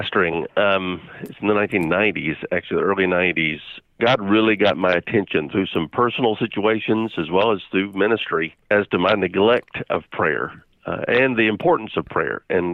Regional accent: North Carolina, United States; virtually all that time has been spent in North Carolina, but it's my home state and love it here.

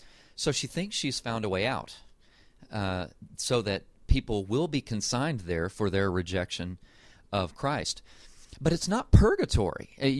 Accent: Texas, United States; I grew up in Texas and have a family that has an affinity for Dallas Theological Seminary

